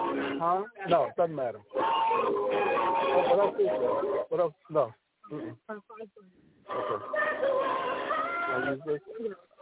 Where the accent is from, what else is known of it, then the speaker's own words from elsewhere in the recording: Portland, Oregon, United States; now in Baltimore, United States; That's where I'm from. I'm from Portland.